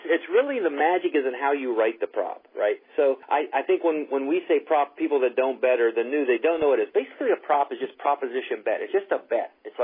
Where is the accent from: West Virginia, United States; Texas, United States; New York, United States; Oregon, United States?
West Virginia, United States; We used to do West Virginia Mountaineer basketball games because we're from West Virginia.